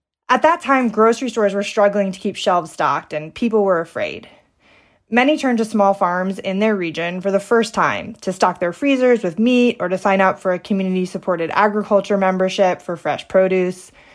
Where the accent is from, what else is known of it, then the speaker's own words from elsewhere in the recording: Warwick, United States; we grew up in Warwick, right? A small kind of rural town.